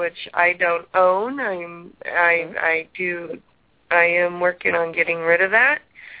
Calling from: California, United States; I'm calling from California.

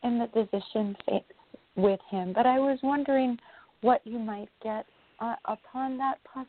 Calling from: New York, United States; from New York.

